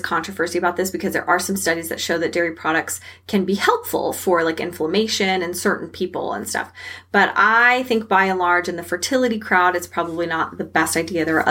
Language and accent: English; Texas, United States; because I'm from Texas and we eat a lot of red meat down here.